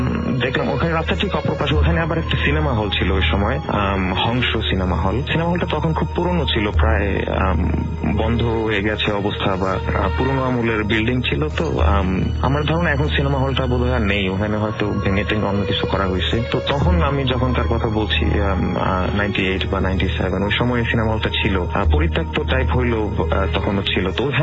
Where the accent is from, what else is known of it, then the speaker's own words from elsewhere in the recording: Narayanganj, Dhaka Division, Bangladesh; আগে নারায়ণগঞ্জে থাকতাম আমি, নারায়ণগঞ্জেই জন্ম বড় হয়েছি, হাই স্কুল কলেজ সেখানেই।